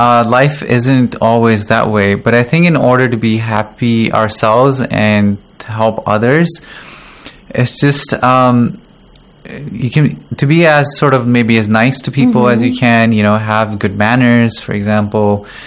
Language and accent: English; Pakistan; moved away; I'm studying here in the Hausa. I'm studying psychology here, and I'm originally from Pakistan, but I've lived in different countries.